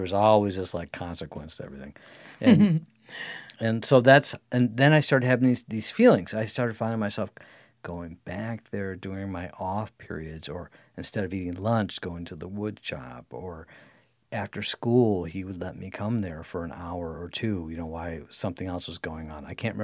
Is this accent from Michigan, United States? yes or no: yes; Grosse Pointe, Michigan, United States; because I lived in Grosse Pointe where I grew up in the Lake St. Clair, where there's a lot of freighters